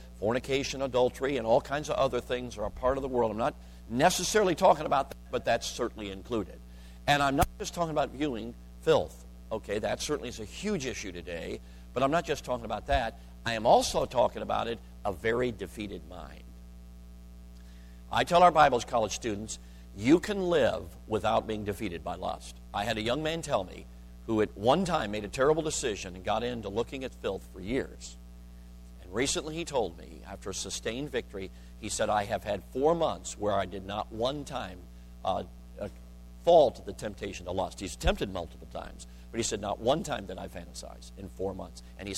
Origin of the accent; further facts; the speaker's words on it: Chicago, Illinois, United States; I grew up in Chicago. This never happened, though it could have.